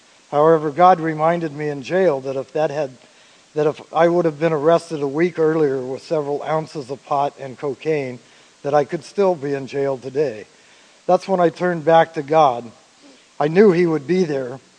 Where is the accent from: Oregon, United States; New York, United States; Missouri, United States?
Oregon, United States; Portland; born there; I was born in Portland, Oregon, right before colored television.